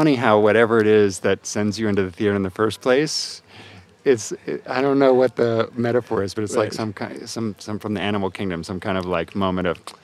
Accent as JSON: {"language": "English", "town": "Atlanta", "region": "Georgia", "country": "United States", "tie": "born or raised there", "said": "and I grew up in Atlanta, Georgia, and there was a theater there"}